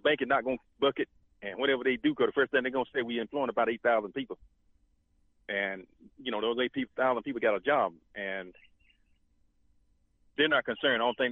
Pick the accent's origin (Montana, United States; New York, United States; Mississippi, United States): Mississippi, United States; Forest; For I'm from Forest, Mississippi, is ranked number four in the whole United States in poultry, chickens.